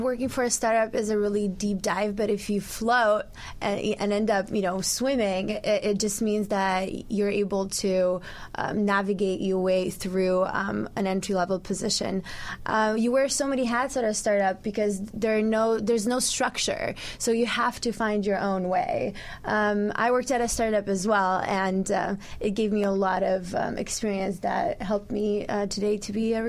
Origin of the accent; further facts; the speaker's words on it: Poland; English is a second language; now in United States; I know because I'm in the United States and I came from Poland.